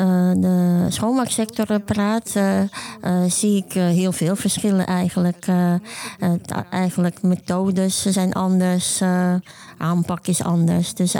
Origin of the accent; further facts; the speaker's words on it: Ukraine; Dutch is a second language; moved away as an adult; now in Netherlands; Ik ben 45 jaar. Ik ben oorspronkelijk uit Oekraïne. Kom oorspronkelijk uit Oekraïne.